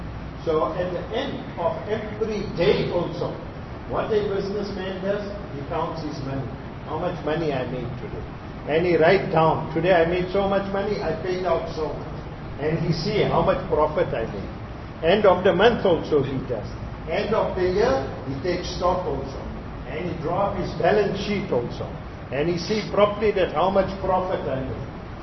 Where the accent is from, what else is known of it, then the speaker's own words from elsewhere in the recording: South Africa; accent: South African; My accent is different, South African accent, you have Malaysian accent.